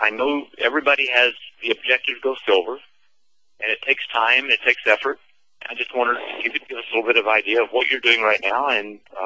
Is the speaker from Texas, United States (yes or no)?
yes; Texas, United States; They're from Texas, and I'm from Texas.